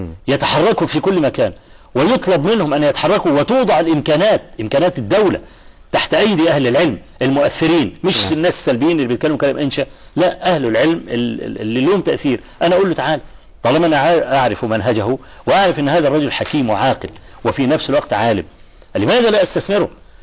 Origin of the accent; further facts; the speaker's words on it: Egypt; في مثلا عندنا في مصر حصل مظاهرة في استاد القاهرة